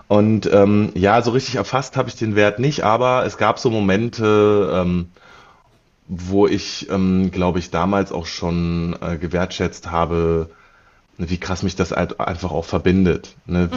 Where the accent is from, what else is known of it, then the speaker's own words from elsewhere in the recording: Wernigerode, Saxony-Anhalt, Germany; born there; Also ich bin in der DDR geboren, 1986 in Wernigerode, das liegt im Harz in Sachsen-Anhalt. Dort bin ich Sohn einer ostdeutschen Mutter und eines Vaters, der aus Sambia stammt, geworden.